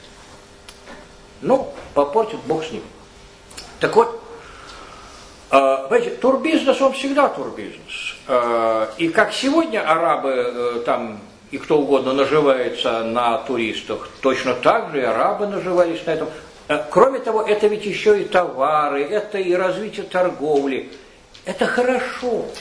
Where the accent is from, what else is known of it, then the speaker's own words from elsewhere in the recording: Russia; Он сказал, откуда? Я сказал, из России.